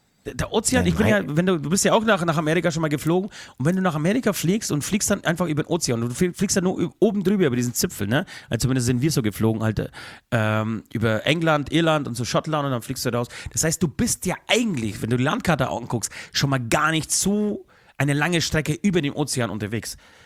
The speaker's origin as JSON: {"language": "German", "country": "Poland", "tie": "born there", "said": "Ich nehme sie mit zu meinem Geburtsort, zu meinem Geburtshaus, in die Wohnung"}